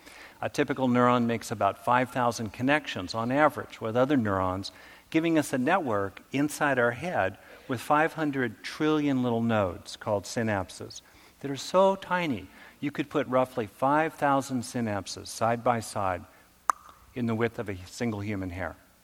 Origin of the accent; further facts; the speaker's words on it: California, United States; Not just because I'm from California.